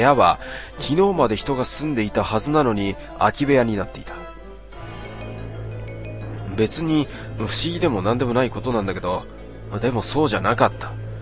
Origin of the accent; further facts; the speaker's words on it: Kanagawa, Japan; まあ俺神奈川出身なんですけど、神奈川出身っていうか今も神奈川なんですけど